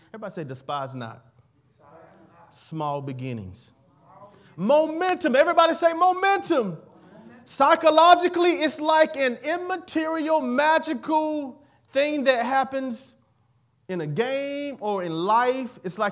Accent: Fair Forest, South Carolina, United States; I'm from Fair Forest, but then I'm going to try to talk fast.

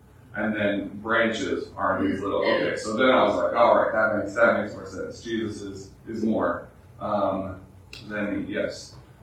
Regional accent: Washington, United States; I grew up in Washington State, and it's known as the apple capital of the world, particularly the very center of it.

